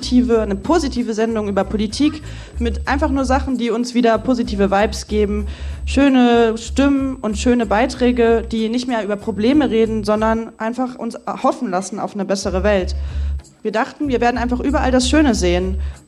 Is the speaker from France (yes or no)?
yes; France; Bei uns in Frankreich haben wir Le Pen, Bardella.